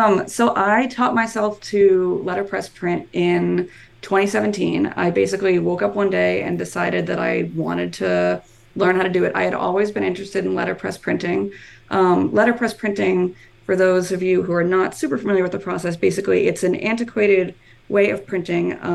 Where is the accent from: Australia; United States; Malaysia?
United States; New England; I'm from New England, and a newspaper up there used to write a series called Score Stories, and I used to read them.